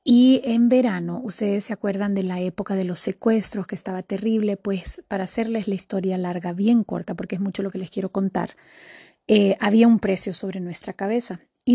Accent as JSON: {"language": "Spanish", "town": "Tegucigalpa", "region": "Francisco Morazán", "country": "Honduras", "said": "de Tegucigalpa, Honduras y contentísima de compartirte"}